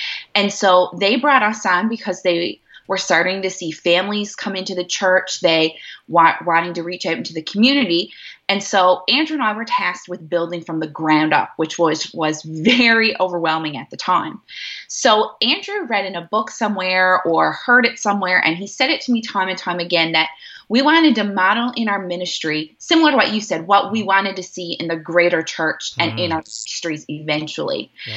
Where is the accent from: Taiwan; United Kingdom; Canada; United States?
Canada; I am a Canadian and a proud one. We are living currently, my husband and I are living in Newfoundland, which is an island right out in the middle of the Atlantic Ocean.